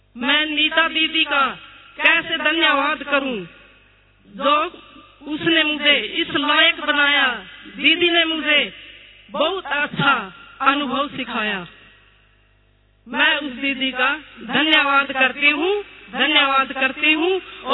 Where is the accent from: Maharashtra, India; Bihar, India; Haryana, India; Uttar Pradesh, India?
Haryana, India; Sherda; मैं गांव शेरदा से हूँ।